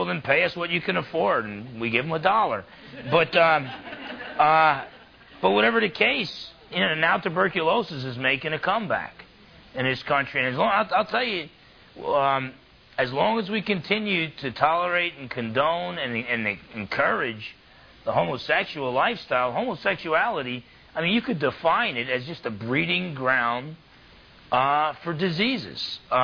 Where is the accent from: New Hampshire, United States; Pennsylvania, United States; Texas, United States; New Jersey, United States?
New Jersey, United States; when I was a boy growing up in Jersey